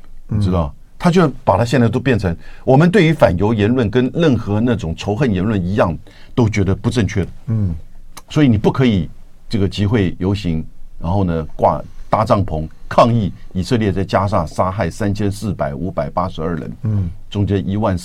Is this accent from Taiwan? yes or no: yes; Taiwan; 这个在台湾我们台湾人最理解了嘛